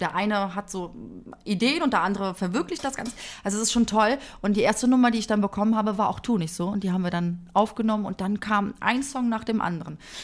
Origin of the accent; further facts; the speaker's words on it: Cologne, North Rhine-Westphalia, Germany; Ja, ich komme aus Köln. Bin da geboren, aufgewachsen, eine echte Frohnatur.